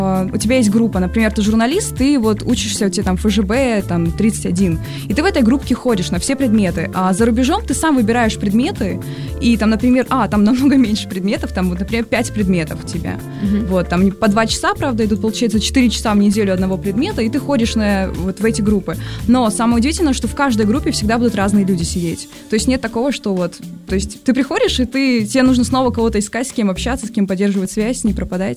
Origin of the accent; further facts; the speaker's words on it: Russia; потом говоришь, там, я из России